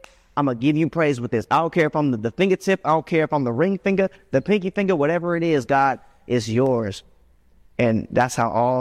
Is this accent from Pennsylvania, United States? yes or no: no; California, United States; I'm originally from the Bay Area in Northern California.